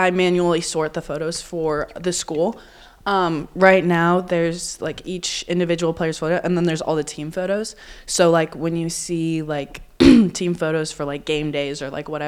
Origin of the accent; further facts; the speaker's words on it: Reno, Nevada, United States; I know there's where I'm from Reno.